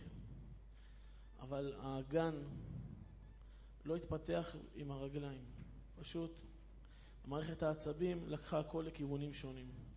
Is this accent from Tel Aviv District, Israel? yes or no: no; Haifa, Haifa District, Israel; אני מחיפה